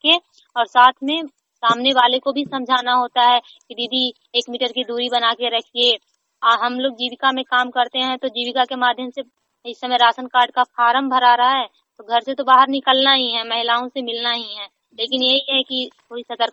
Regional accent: Bihar, India; मैं सरथा पंचायत के बहादुरपुर गांव नालंदा जिला से बोल रही हूँ।

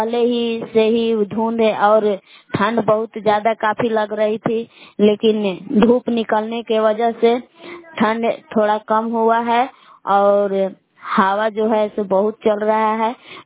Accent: Belas, Bihar, India; मैं ग्राम बेलास जिला कैमूर भूमा के निवासी हूँ।

